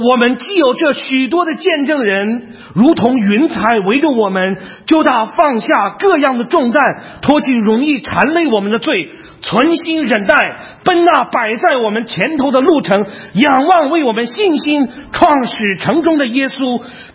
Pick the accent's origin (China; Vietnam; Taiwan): China; 我们中国人寻求福，上帝也要赐福